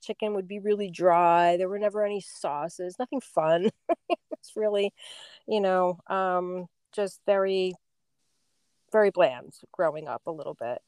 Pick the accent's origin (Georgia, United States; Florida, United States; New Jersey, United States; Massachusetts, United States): New Jersey, United States; Barnegat; I grew up down here in Barnegat. My parents, moved from North Jersey and bought the house down here. So I grew up on a lagoon property, beautiful little house.